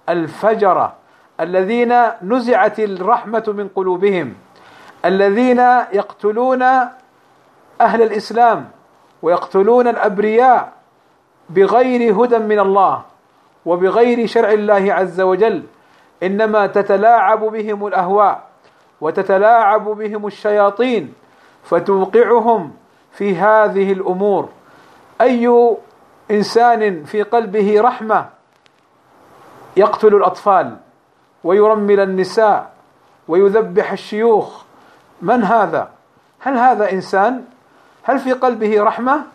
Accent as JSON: {"language": "Arabic", "country": "Saudi Arabia", "said": "عندنا في المملكة العربية السعودية"}